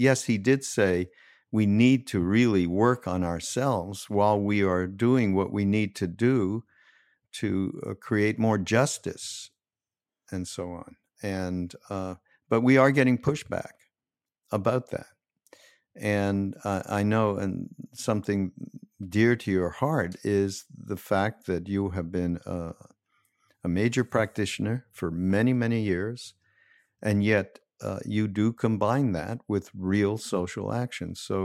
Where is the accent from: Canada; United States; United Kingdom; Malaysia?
Canada; I'm from Canada